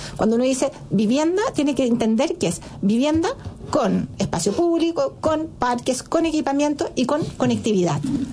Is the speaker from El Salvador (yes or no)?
no; Chile; Nosotros como chilenos nos hemos vuelto una sociedad muy individualista